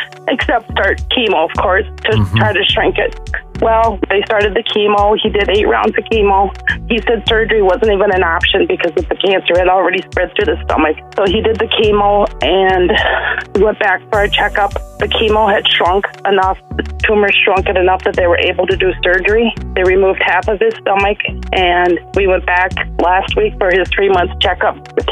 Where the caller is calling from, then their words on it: Epworth, Iowa, United States; I'm in a little town called Epworth, Iowa.